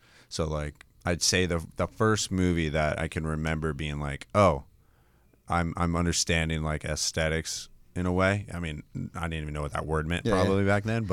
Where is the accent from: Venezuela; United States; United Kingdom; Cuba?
United States; Los Angeles, California; I grew up in the San Fernando Valley, okay. In Los Angeles.